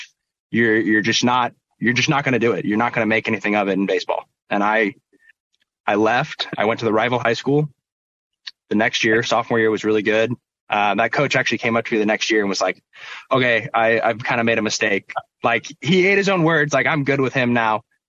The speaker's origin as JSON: {"language": "English", "town": "Portland", "region": "Oregon", "country": "United States", "tie": "born there", "also_born_or_lived": "Seattle", "said": "So I was born in Portland. We actually moved up to Seattle for a year."}